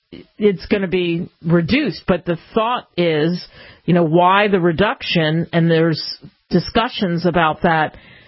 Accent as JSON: {"language": "English", "region": "East Coast", "country": "United States", "said": "What did I know? I came from the East Coast, and I had no idea."}